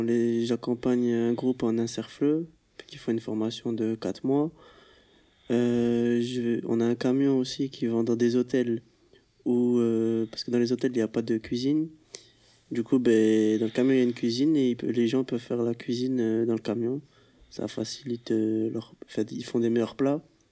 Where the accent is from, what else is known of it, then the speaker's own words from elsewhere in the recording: Toulouse, Occitanie, France; born there; Moi, je suis né à Toulouse et j'habite à Tournefeuille.